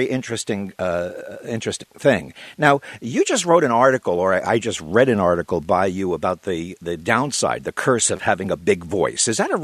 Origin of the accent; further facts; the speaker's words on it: New York, United States; also born or lived in Brooklyn; I grew up on Long Island. I'm originally from Brooklyn, and I spent a lot of my youth in what's called the outer boroughs of right. New York City.